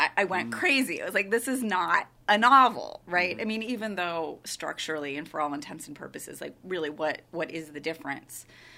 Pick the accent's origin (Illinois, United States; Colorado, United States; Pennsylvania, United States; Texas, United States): Illinois, United States; Glen Ellyn; I grew up in Glen Ellyn, and my mother's currently in Naperville, so pretty much dead west.